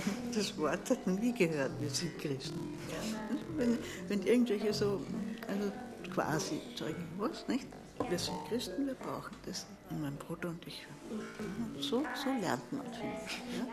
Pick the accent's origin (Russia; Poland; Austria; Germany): Austria; Tyrol; Also ich bin im Heiligen Land Tirol aufgewachsen. In einem atheistischen Privathaushalt bin ich auch aufgewachsen.